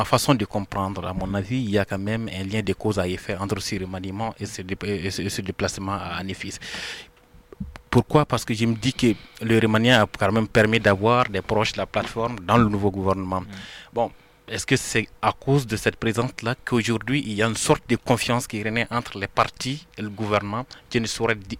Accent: Mali; nous sommes tous des Maliens.

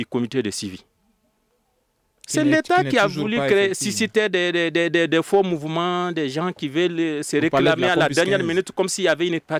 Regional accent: Mali; je suis un Malien

